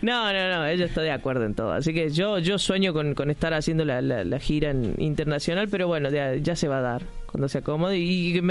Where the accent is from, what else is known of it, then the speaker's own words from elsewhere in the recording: Las Peñas, Córdoba, Argentina; yo soy de Las Peñas, norte, al norte de Corte